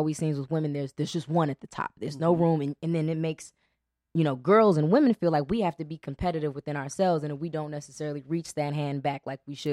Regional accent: Inglewood, California, United States; Like I said, I'm from Inglewood.

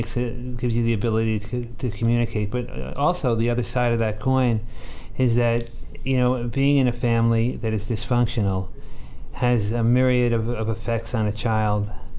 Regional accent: New York City, New York, United States; born there; I was born in New York City.

